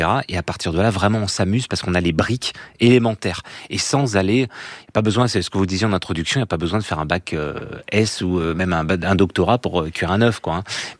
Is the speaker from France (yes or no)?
yes; Brittany, France; moi je suis breton, on a tous joué étant petit